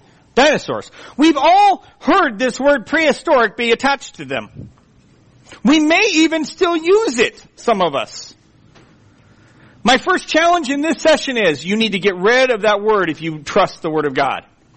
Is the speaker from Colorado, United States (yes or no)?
yes; Colorado, United States; when growing up in Colorado in high school, we would take field trips to the what we called the hogback, the first rise uplift of strata going west out of Denver into the mountains.